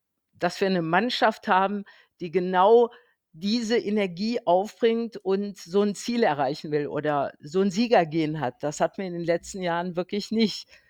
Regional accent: Bonn, North Rhine-Westphalia, Germany; der hat es ja nicht mit Köln und ich als Bonner auch nicht

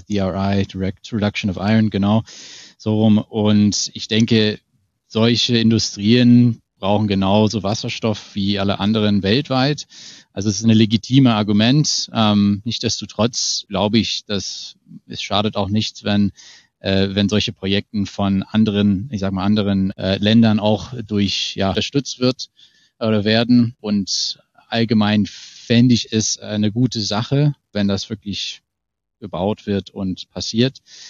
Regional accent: Hamilton, Ontario, Canada; German is a second language; ich komme, wie gesagt, aus Ontario, da also aus die Ecke von Hamilton

